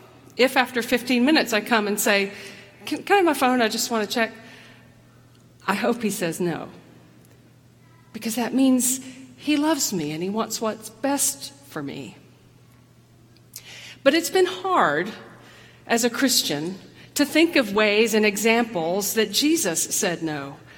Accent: the South, United States; I mean, I grew up in the South. I grew up as a woman in the South

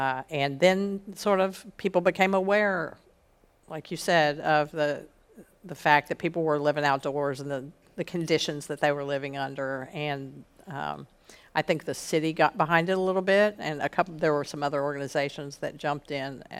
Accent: Cincinnati, Ohio, United States; now in Nashville, United States; I grew up in Cincinnati, went to school at the University of Cincinnati, came to Nashville for a boy

